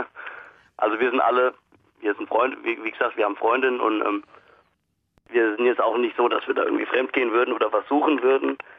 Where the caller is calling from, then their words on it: Hesse, Germany; Ich komme auch nicht genau aus Gießen, also ein bisschen weiter weg, 10, 20 Kilometer